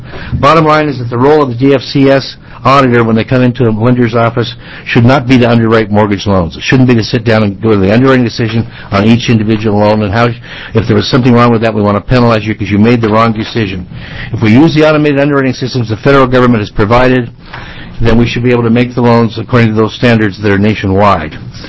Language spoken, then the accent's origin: English; Portland, Oregon, United States; I'm from Portland, Oregon.